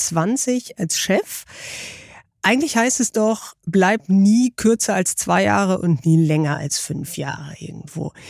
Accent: Baltic coast, Germany; Ich bin an der Ostsee aufgewachsen

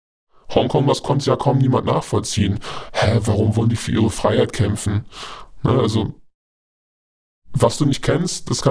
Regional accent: China; Und wenn man das alles sieht als Chinese

